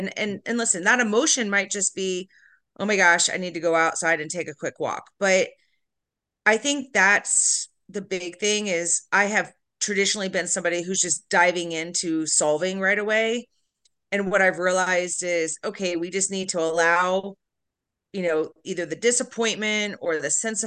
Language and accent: English; Florida, United States; Yeah, I grew up in Florida.